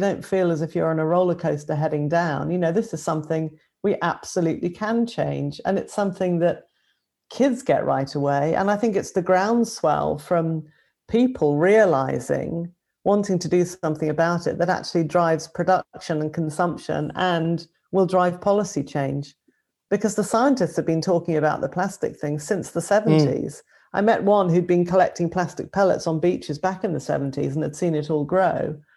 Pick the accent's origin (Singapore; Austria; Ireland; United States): Singapore; moved away; when I was young, we grew up in Singapore before Singapore became as clinically clean as it is these days.